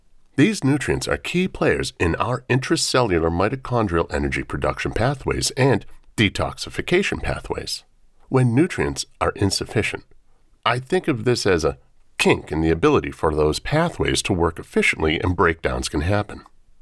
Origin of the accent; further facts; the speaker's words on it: Missouri, United States; Yes, I was born and raised in the Midwest. I miss the beautiful lakes and the fall season, and still have a tight group of close friends there